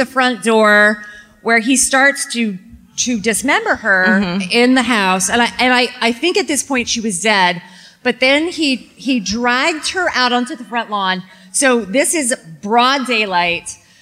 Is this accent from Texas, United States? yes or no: yes; Texas, United States; I'm from Texas, so I had to bring you guys... sorry.